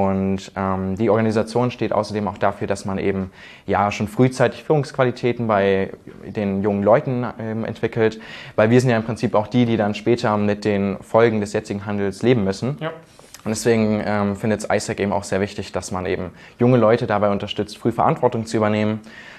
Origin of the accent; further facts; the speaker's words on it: Thuringia, Germany; ich komme aus Thüringen